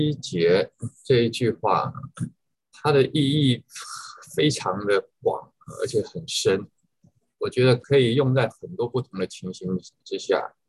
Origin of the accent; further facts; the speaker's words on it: Taiwan; 像我是从台湾出来的，根本没有这种问题，